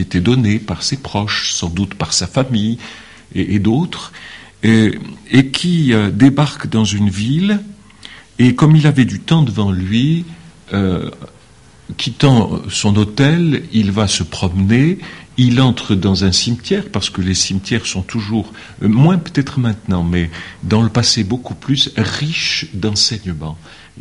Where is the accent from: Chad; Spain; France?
France; Grand Est; moi je suis originaire de Moselle, hein, et j'ai même habité à proximité dans la banlieue de Metz pendant un certain temps